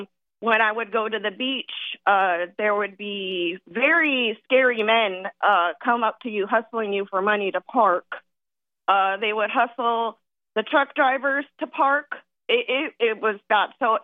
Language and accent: English; Oxnard, California, United States; By the bay. It's like Port Hueneme area